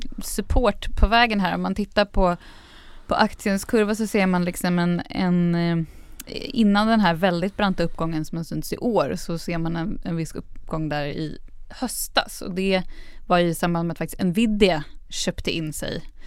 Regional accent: Västerås, Västmanland County, Sweden; Alltså, jag är från Västerås, så att ingen tror att jag är liksom...

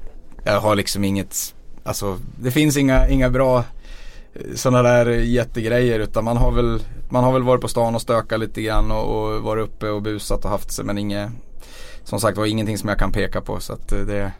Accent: Borlänge, Dalarna County, Sweden; jag tror att jag var nog ganska lugn och försynt och blyg där när jag var liten

